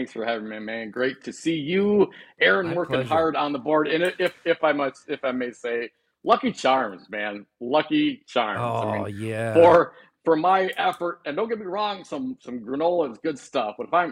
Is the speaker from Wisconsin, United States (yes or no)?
yes; Appleton, Wisconsin, United States; also born or lived in Michigan; I was born in Michigan. I grew up in outside of Appleton, Wisconsin.